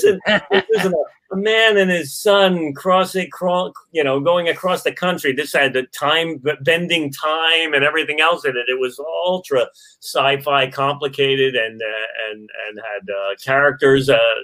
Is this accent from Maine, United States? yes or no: no; New York, United States; that's your turf. I'm a New Yorker, man.